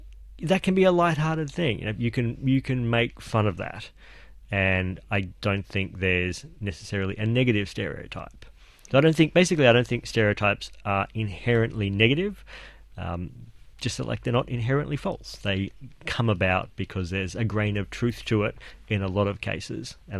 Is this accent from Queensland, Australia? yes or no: no; Melbourne, Victoria, Australia; who live in Melbourne, which is my hometown.